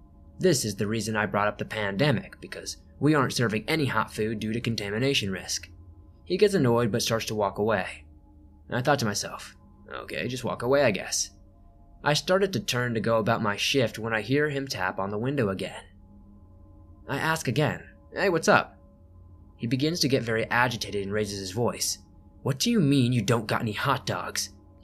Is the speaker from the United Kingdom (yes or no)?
no; Florida, United States; also born or lived in North Carolina; I moved back to my hometown of South Florida a few months back from North Carolina.